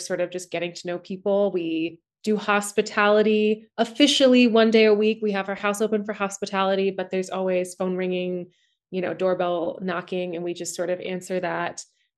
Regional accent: Eden Prairie, Minnesota, United States; I'm originally from Eden Prairie, Minnesota, a suburb of the Twin Cities.

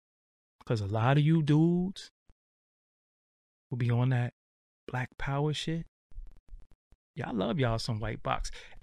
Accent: Brooklyn, New York, United States; But I'm from Brooklyn, and there's just something about stealing sometimes that you just have to do it.

